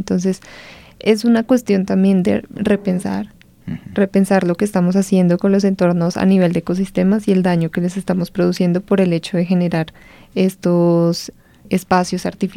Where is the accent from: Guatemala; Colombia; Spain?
Colombia; para absolutamente todo lo que nosotros comemos como colombianos